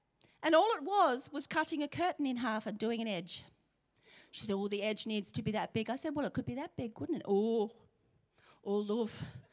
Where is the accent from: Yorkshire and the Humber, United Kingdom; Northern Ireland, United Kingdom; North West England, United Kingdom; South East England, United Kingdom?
Yorkshire and the Humber, United Kingdom; accent: Yorkshire; My Yorkshire accent after all this time is really not developed.